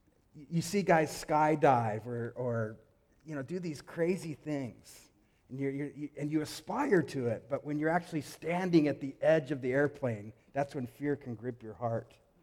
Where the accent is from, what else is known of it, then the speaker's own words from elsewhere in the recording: Colorado, United States; Now, I grew up in Colorado, the state in America. Colorado's like one of the mountain states.